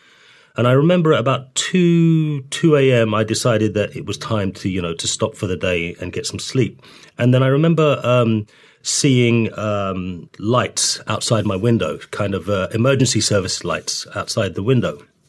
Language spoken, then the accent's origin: English; North Kensington, London, United Kingdom; So I've lived in North Kensington all of my life. I was born in Harrow Road, but lived on Ladbroke Grove. So straight from the hospital to Ladbroke Grove. And I've lived here forever